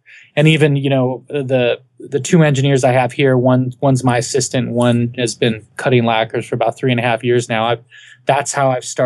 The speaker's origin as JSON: {"language": "English", "region": "Colorado", "country": "United States", "said": "I'm from Colorado and there weren't a lot of options back then."}